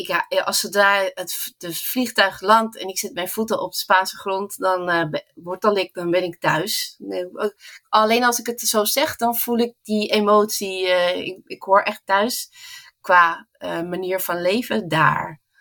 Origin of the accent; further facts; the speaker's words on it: Spain; also born or lived in Netherlands; Ja, ik ben in Nederland geboren. Maar we zijn toen later naar Spanje verhuisd weer. Omdat mijn vader het heel erg miste. Dus ik heb daar op school gezeten, ik heb er gewoond